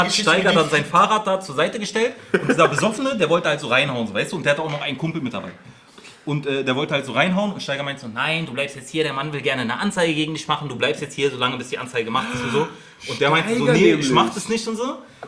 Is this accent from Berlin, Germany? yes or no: yes; Berlin, Germany; Digga, ich bin doch Berliner.